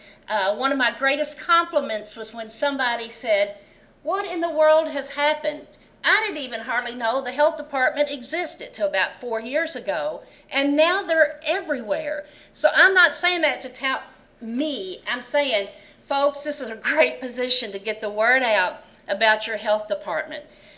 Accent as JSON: {"language": "English", "region": "Kentucky", "country": "United States", "said": "I'm serving on a panel with these prestigious people, and here I am from Kentucky"}